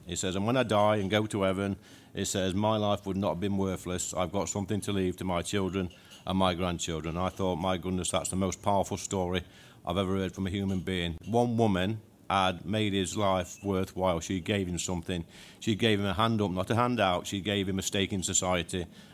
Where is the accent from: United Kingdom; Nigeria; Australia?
United Kingdom; East Midlands; born there; But I was born in North Notts, and I was a coal miner.